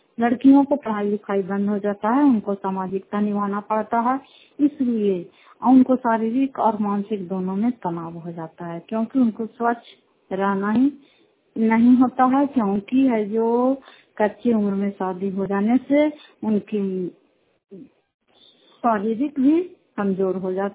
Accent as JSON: {"language": "Hindi", "town": "Fatehpur", "region": "Bihar", "country": "India", "said": "घर फतेहपुर पंचायत माकरौता जिला नालंदा से मैं बोल रही हूँ। जिला नालंदा की निवासी हूँ"}